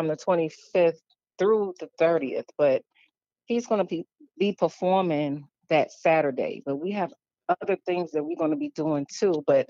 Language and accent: English; Charleston, South Carolina, United States; But yes, I love growing up in Charleston, listening to the radio.